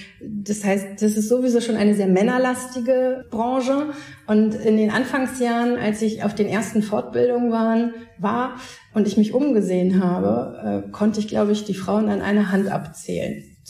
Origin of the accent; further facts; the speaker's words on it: Hamburg, Germany; ich komme aus Hamburg, also auch einer Großstadt